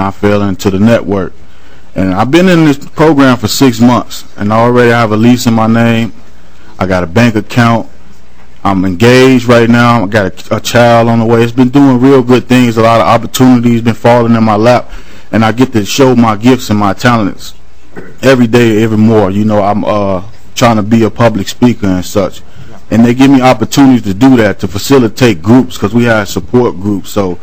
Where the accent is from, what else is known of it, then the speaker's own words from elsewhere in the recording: Chicago, Illinois, United States; now in Minnesota, United States; I come from Chicago, and the life that I was living in there, it kind of like gave me barriers to seek resources due to gang territories and such like that. So I came to Minnesota in search of a new life.